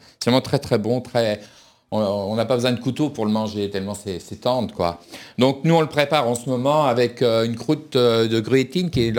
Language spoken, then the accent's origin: French; Pays de la Loire, France; parce que chez nous en Vendée, on mange beaucoup de haricots blancs